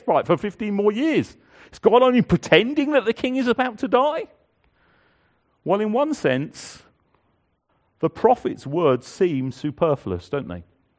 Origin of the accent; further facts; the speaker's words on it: Guildford, South East England, United Kingdom; I remember one of the youth group leaders in the church I grew up in Guildford